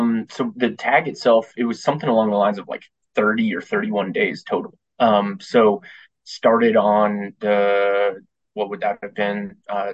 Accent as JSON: {"language": "English", "region": "New Mexico", "country": "United States", "tie": "born or raised there", "lives_now": "Denver, United States", "said": "I live here in Denver. I grew up in New Mexico and grew up hunting and fishing in kind of northern New Mexico, southern Colorado."}